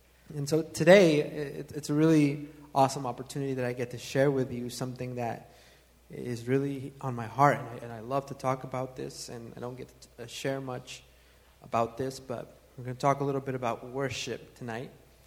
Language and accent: English; North Carolina, United States; I grew up in the South, in the state of North Carolina, basically surrounded by hillbillies.